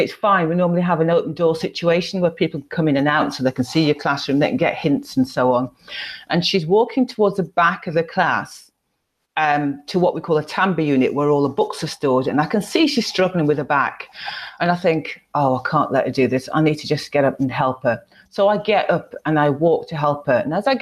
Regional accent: United Kingdom; So I'm from the UK, if you can tell by my accent.

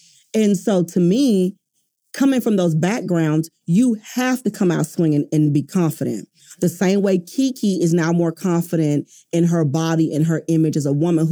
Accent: Houston, Texas, United States; first of all, I'm originally from Houston. And let me tell you, baby, that's all we serving, first of all.

